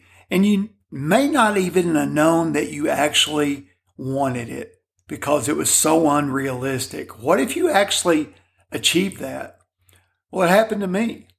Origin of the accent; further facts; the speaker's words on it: Kentucky, United States; Kentucky, that state that I grew up in, the state that I cared about those Wildcats, the state that in my hometown, 90% of the people there were avid fans and wanted them to win in everything.